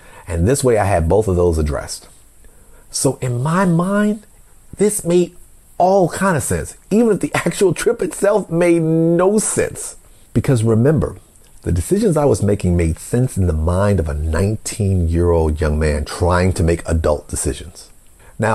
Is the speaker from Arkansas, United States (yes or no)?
yes; Pine Bluff, Arkansas, United States; I am from Pine Bluff, Arkansas, which is a small rural town in the southeast part of Arkansas.